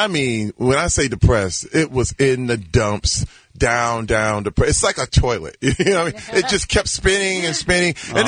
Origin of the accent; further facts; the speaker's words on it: Flint, Michigan, United States; I'm from Flint, Michigan.